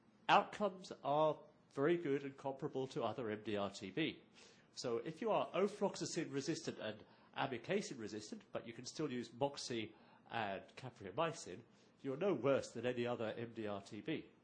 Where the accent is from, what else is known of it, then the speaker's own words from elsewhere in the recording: United Kingdom; from United Kingdom.